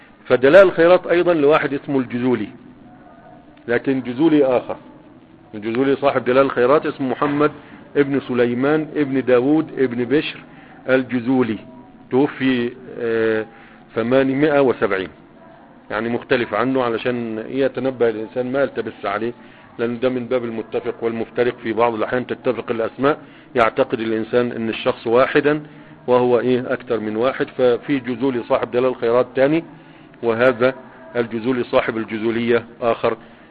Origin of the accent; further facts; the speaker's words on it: Egypt; لكنه كتاب مشهور عندنا في مصر